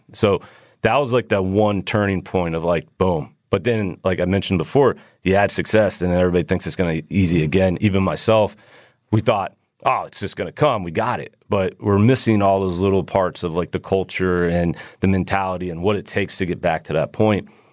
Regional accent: Florida, United States; I grew up in Florida, right outside of Tampa. So it was baseball all the time.

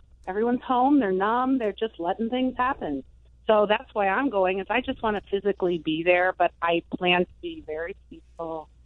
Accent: United States; Because my being an American goes very deep, and this is just so against everything I was raised to believe

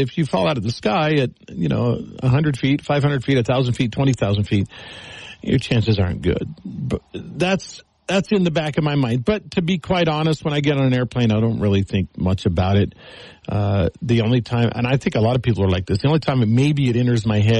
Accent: Texas, United States; You know, I grew up in Texas. It was a Democratic state, but it was the old Democrats.

